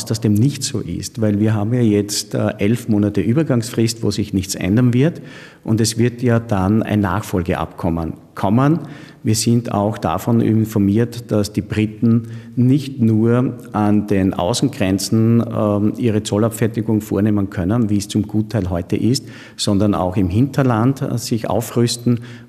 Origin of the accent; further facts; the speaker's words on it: Styria, Austria; es gilt auch, dass wir als Österreicher, als Steirer nicht vom Brexit profitieren